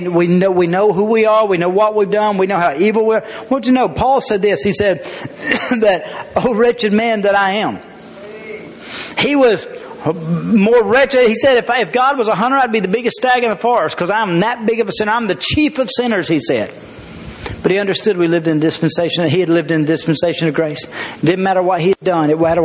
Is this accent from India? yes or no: no; Arkansas, United States; especially growing up in Arkansas and in different religions